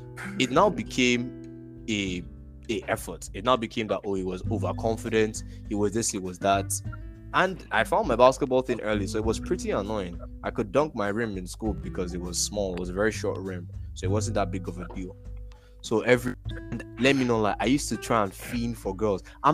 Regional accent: Ikeja, Lagos, Nigeria; first I came from the suburbs. I came from Lagos, Ikeja. Then I went to the island.

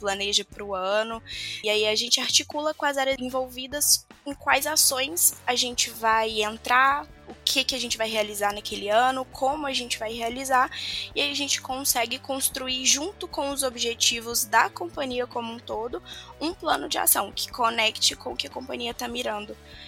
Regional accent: Minas Gerais, Brazil; sou mineira

